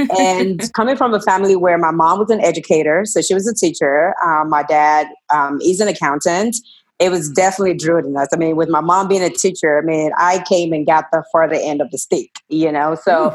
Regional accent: Nigeria; Well, so I am Nigerian. Nigerian

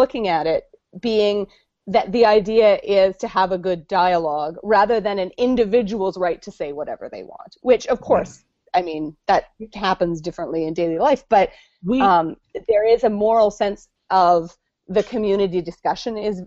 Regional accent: Canada; Watching it as a Canadian, I thought, no, they're not okay with what you're doing.

